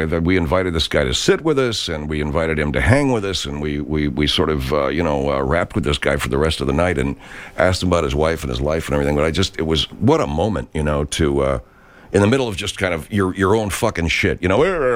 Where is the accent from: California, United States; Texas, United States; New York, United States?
California, United States; Los Angeles; It's a funky town, man. L.A., my hometown. It's a funky town.